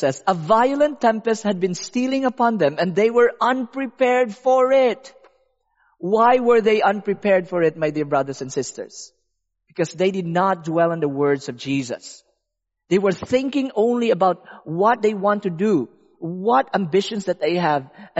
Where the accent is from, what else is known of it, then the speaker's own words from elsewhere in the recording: Philippines; I love the beach. I'm from the Philippines. There's a lot of beaches.